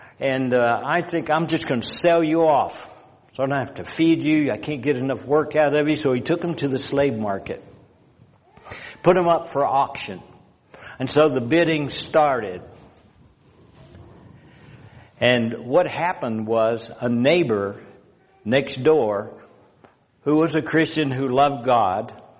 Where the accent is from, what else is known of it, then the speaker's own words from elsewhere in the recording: the South, United States; But I was raised down in the South, and we had cotton fields, and we had a lot of pine forest